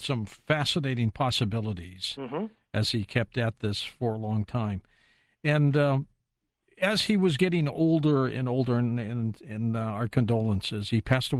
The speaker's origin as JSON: {"language": "English", "town": "Detroit", "region": "Michigan", "country": "United States", "said": "Okay, and I'm from Detroit"}